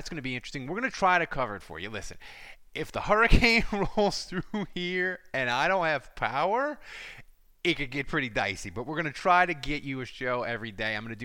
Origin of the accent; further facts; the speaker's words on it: New Orleans, Louisiana, United States; I'm from New Orleans, man. Liquor is the number one item.